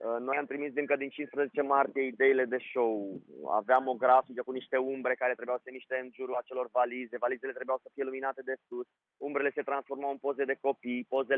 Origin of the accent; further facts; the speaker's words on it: Romania; Noi, ca țară, vom deveni mai uniți între noi și mai mândri de faptul că suntem români.